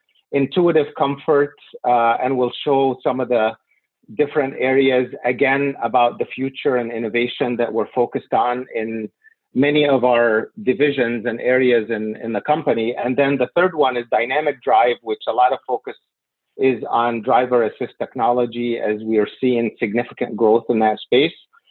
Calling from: Detroit, Michigan, United States; I am in the Detroit in Southeast Michigan this morning, working virtually.

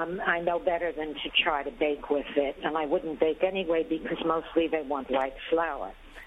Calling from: New York, United States; I'm calling from the Bronx.

